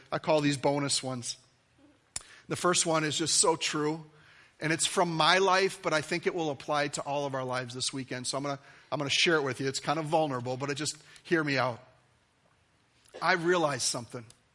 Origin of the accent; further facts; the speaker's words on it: Minnesota, United States; I was raised here in Minnesota. Grew up here and in a family, large Italian family, and we went to a religious traditional church most weekends because our parents made us go.